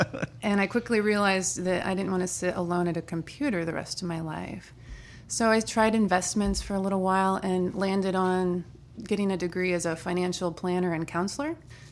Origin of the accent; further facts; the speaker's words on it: Merrillville, Indiana, United States; so we moved to Northwest Indiana. So I grew up in Merrillville while my mom commuted to Chicago to be a computer programmer.